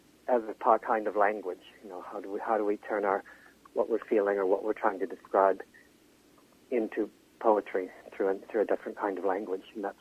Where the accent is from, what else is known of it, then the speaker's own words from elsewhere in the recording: Peterborough, Ontario, Canada; also born or lived in Kamloops, Canada; It's very different from my hometown in southern Ontario, Peterborough, uh-huh.